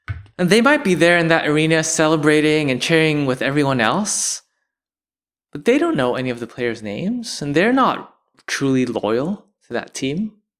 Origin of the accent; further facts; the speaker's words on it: Houston, Texas, United States; And growing up in Houston, our home team was the Houston Rockets.